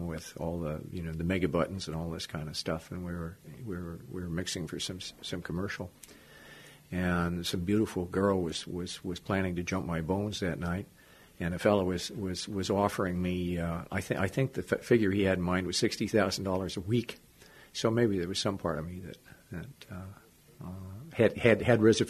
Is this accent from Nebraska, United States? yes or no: no; Montana, United States; Well, I was raised out in Montana, and grew up, went to school there, went to the University of Montana.